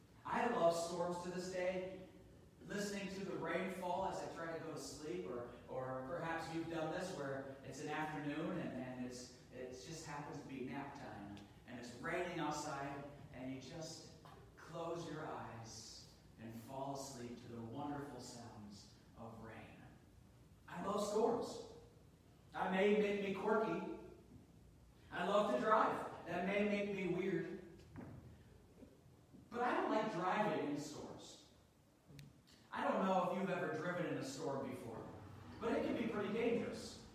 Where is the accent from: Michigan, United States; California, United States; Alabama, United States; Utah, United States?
Utah, United States; Now, I remember growing up in Utah, and it was a particularly dry area.